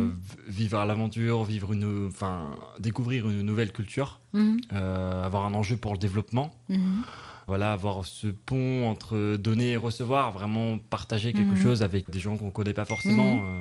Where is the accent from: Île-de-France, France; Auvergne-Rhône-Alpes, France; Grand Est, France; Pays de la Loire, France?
Pays de la Loire, France; Donc moi, je suis originaire de la Mayenne depuis tout petit.